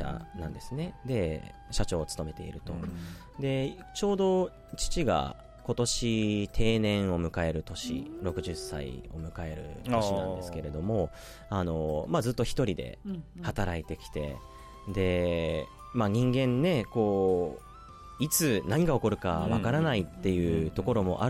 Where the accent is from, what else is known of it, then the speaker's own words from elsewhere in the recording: Nagasaki, Japan; accent: Nagasaki dialect; 僕はもう最初は長崎なまりで、うん、もう長崎弁丸出しで、うん、採用試験受けてましたね。